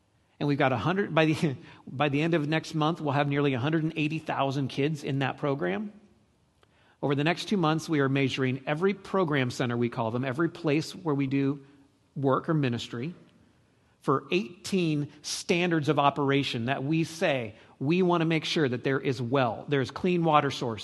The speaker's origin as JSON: {"language": "English", "region": "Northwest", "country": "United States", "tie": "born or raised there", "said": "And so I grew up in the Northwest, and when you move to some places where aren't the Northwest, you just go, really?"}